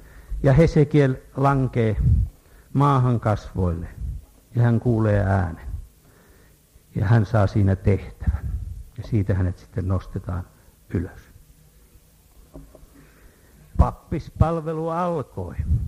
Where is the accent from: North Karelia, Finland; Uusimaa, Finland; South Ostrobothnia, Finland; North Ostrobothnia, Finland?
Uusimaa, Finland; Kerava; Minustakin on jopa helpompaa tulla Keravalle, vaikka olen täältä kotoisin ja lähtöisin